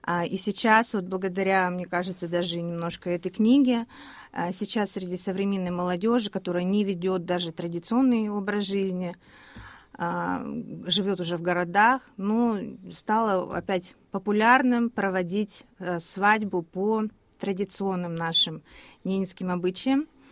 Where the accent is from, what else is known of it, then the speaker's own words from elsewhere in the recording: Yamalo-Nenets Autonomous Okrug, Russia; Я приехала с Ямала для участия в постоянном форуме по вопросам коренных народов. Я являюсь ненкой.